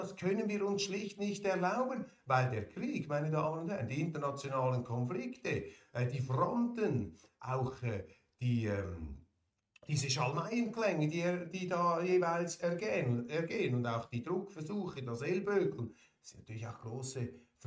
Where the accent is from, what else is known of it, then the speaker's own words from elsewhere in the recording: Switzerland; in einem Wahljahr sind wir Schweizer aufgerufen, diese Schweiz zu verteidigen